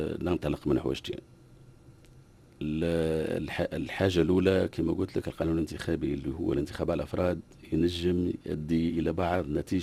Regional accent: interior regions, Tunisia; احنا كنا ولاد تونس من الجهات الداخليه

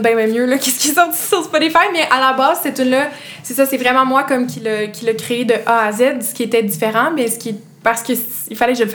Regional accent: Granby, Quebec, Canada; vu que les deux, on vient de Granby

